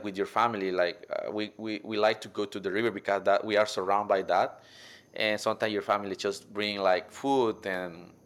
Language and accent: English; Limón, Costa Rica; I'm from Costa Rica, and I'm pertaining to the indigenous group. Our group name is Bribri, and we are located in the Caribbean side of Costa Rica.